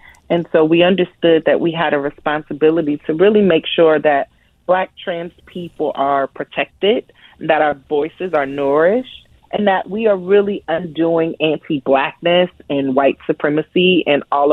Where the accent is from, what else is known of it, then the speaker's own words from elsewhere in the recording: Columbus, Ohio, United States; Yeah, I'm from the 614. I'm a 614 girl all day.